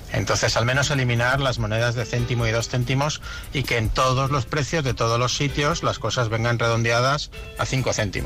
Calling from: Bilbao, Basque Country, Spain; de Bilbao

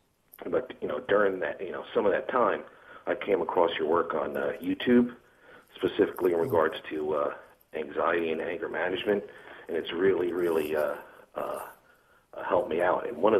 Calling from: New Jersey, United States; New Jersey.

